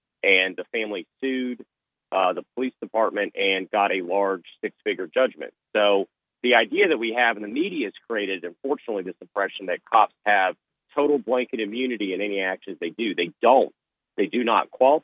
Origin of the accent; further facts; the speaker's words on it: Virginia Beach, Virginia, United States; we had a tragic situation just in my hometown of Virginia Beach